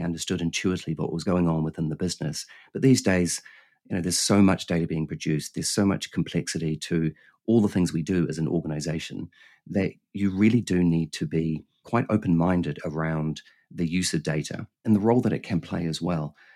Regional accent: New Zealand; born there; accent: funny accent; So I was born in New Zealand, hence the slightly funny accent.

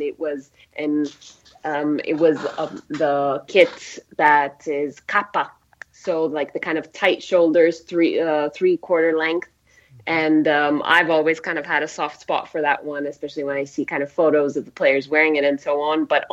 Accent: Serbia; I mean, I'm from Serbia.

